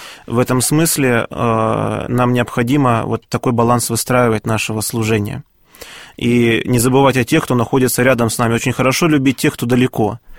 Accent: Siberia, Russia; когда я приехал из Сибири поступать в духовную школу

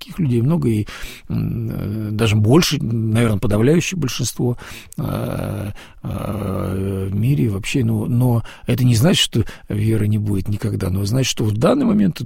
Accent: Northern Ireland, United Kingdom; я благочинный из Северной Ирландии, но у меня приходы в Шотландии

